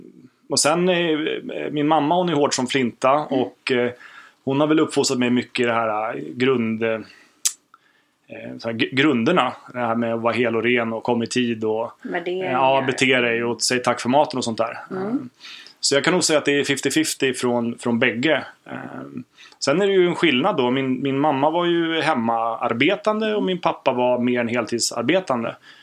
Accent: Danderyd, Stockholm County, Sweden; born there; also born or lived in Sandviken / Edsbyn; Nej, men jag är född på Danderyds BB 1972.

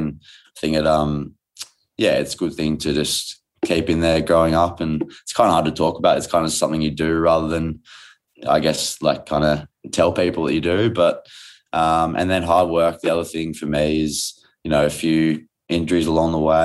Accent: New South Wales, Australia; But no, it was obviously the Northern Beaches is, you know, it's

